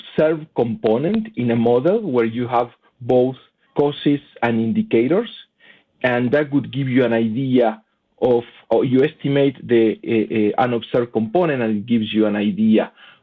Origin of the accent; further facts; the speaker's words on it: Argentina; I'm originally from Argentina